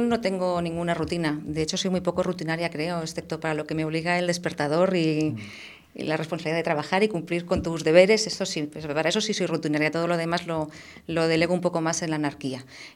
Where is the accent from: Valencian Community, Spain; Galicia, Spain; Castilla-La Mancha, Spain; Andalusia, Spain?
Castilla-La Mancha, Spain; now in Madrid, Spain; yo me vine muy jovencita a Madrid, mi familia se quedó en mi pueblo de Cuenca y los amigos han sido mi familia de aquí.